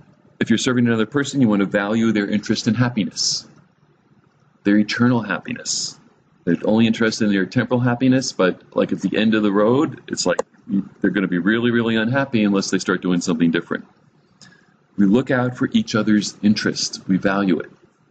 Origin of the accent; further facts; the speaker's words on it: New Jersey, United States; Water, I'm from New Jersey.